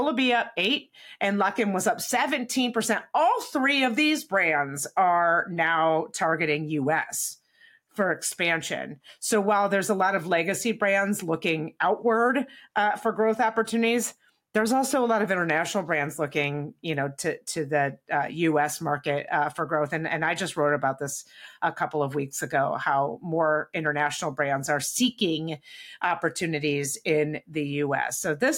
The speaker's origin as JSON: {"language": "English", "town": "Bowling Green", "region": "Ohio", "country": "United States", "tie": "born or raised there", "said": "And by the way, I grew up in Bowling Green, Ohio. Tim Hortons is very popular in the North."}